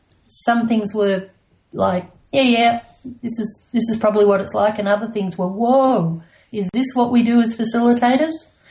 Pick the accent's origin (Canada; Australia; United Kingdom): Australia; Melbourne, Victoria; now in Bells Beach, Australia; I come from Melbourne, even though I'm down here at Bells Beach.